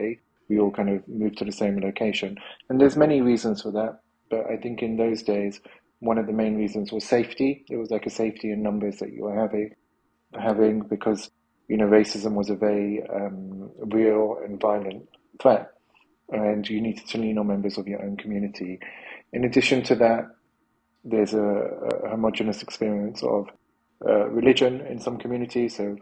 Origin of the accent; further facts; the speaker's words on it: London, United Kingdom; born there; So I was born in London in the UK, and my parents would have been first generation immigrants into the UK. So they both come from like a village in Pakistan.